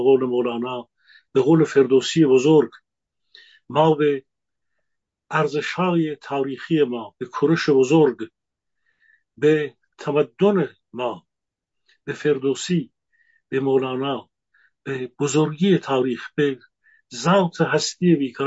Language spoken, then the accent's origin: Persian; Iran; moved away; در جایگاه خودم به عنوان یک ایرانی امروز، درسته که فرسنگ ها فاصله دارم